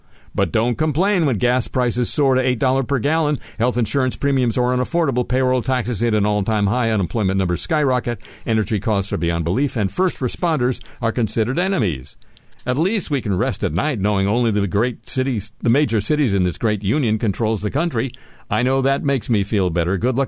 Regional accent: Kenosha, Wisconsin, United States; I was born and raised in Kenosha. I met and married my wife here.

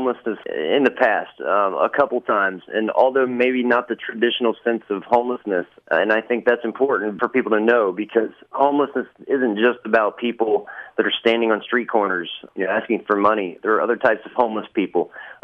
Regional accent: Williamsburg, Ohio, United States; now in Madisonville, United States; walking to my hometown, my childhood hometown of Williamsburg, Ohio

